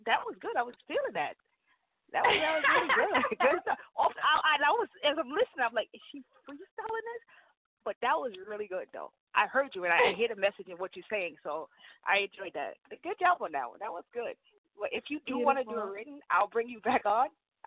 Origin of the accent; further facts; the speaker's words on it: New York, United States; I heard it because I'm from New York, too, so I can pick them up.